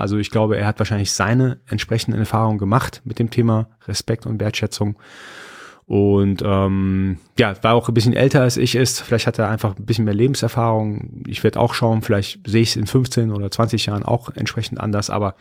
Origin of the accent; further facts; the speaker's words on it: Iran; Also ich bin Iraner, bei uns ist Höflichkeit eine ganz, ganz wichtige Charaktereigenschaft.